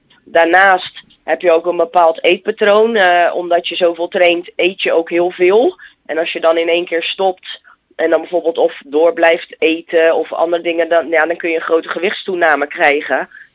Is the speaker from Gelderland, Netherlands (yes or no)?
no; Vlaardingen, South Holland, Netherlands; Nou, wij komen allebei uit Vlaardingen.